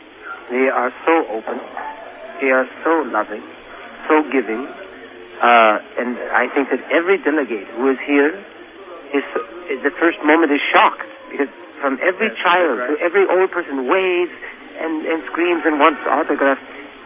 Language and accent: English; United States; It reminds me of my obligation as an American to fight harder than ever